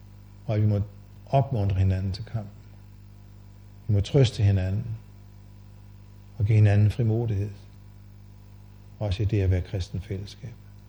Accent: Holstebro, Central Denmark Region, Denmark; Det gør vi ikke så meget hjemme i Holstebro.

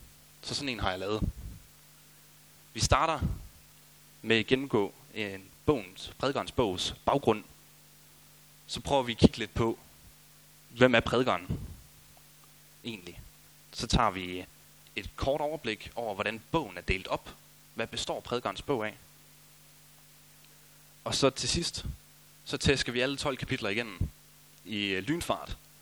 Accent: Aulum, Central Denmark Region, Denmark; now in Aarhus, Denmark; Jeg er 24 år, gift med Maria, og bor nu i Aarhus. Oprindeligt kommer jeg fra Aulum, mellem Herning og Holstebro, så det er egentlig ikke så langt herfra.

